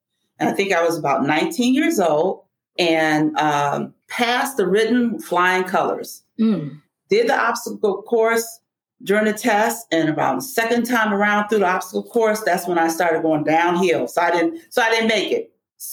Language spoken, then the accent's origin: English; Chicago, Illinois, United States; also born or lived in St. Louis; I was born in St. Louis, but moved here early before the age of 5 to Chicago with my mom.